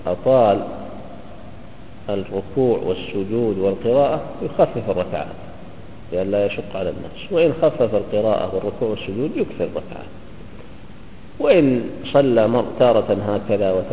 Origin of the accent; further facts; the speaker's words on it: Riyadh, Riyadh Province, Saudi Arabia; ثم قل هذا يعني عندنا في الرياض قل